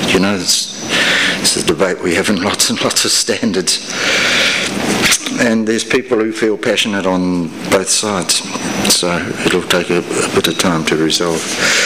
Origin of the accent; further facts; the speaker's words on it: Australia; I'm biased from Australia.